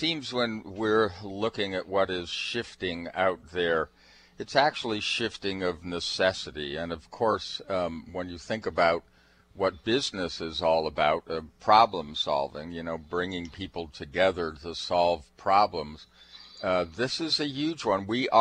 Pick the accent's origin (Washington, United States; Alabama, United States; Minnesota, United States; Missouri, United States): Washington, United States; Seattle; Well, hey, we're from Seattle, so we're going to find out what this is all about.